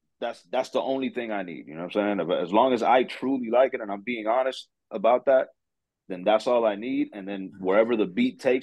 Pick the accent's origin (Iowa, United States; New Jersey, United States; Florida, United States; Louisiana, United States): Florida, United States; Miami; Like I'm from Miami, bro.